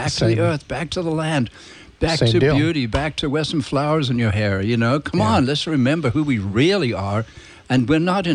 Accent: South Africa; moved away as an adult; also born or lived in England; I grew up in South Africa. I was born in England, actually, in 1943. That'll give you a hint as to my vintage.

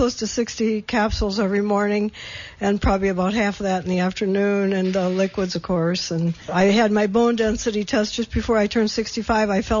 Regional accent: Michigan, United States; We work together. We're sisters from Michigan.

